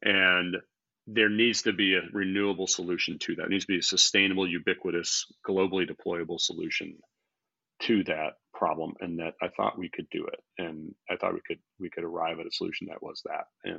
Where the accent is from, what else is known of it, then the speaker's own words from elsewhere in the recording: Arizona, United States; So I grew up in Arizona. I grew up in the sort of in a agricultural area, surrounded by cotton fields and citrus groves